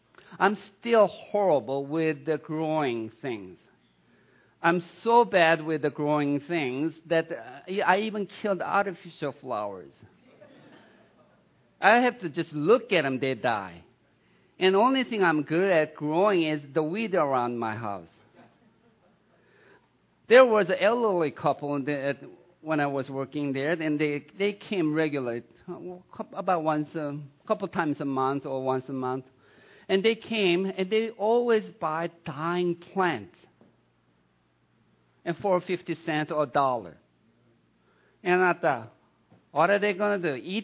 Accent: Sweden; English is a second language; now in Tucson, United States; After my family left my home country, Sweden, came here, and that was my first job as a cashier at JCPenney.

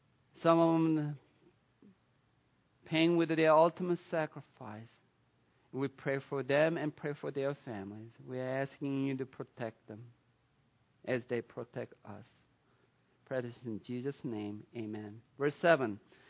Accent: United States; born there; I've been a Christian all my life because I was born in America.

